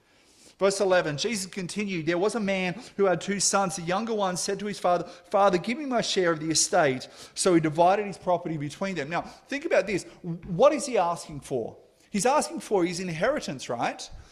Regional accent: Moree, New South Wales, Australia; I grew up in Moree in northwestern New South Wales

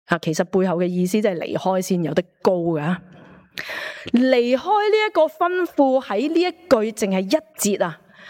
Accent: Hong Kong; 我哋香港人咧，多数小康之家，未必好明白大家族啊

